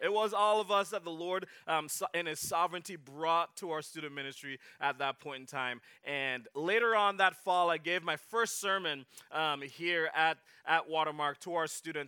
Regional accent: Jamaica; and I was from Jamaica

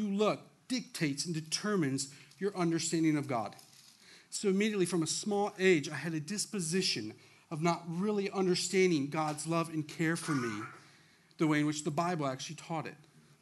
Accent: Toledo, Ohio, United States; So I grew up in Toledo, Ohio, where we're about 45 minutes outside of Canada. I grew up playing hockey. We have four seasons. We also have a lot of snow.

